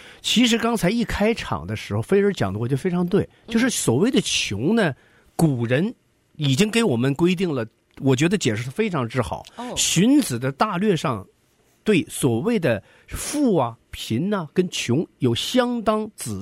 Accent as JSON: {"language": "Chinese", "town": "Shenyang", "region": "Liaoning", "country": "China", "said": "也是我们沈阳人"}